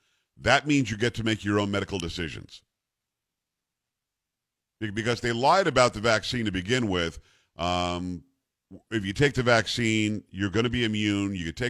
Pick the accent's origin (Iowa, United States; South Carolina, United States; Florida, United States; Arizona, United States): Florida, United States; And I'm from South Florida, which you may or may not have known.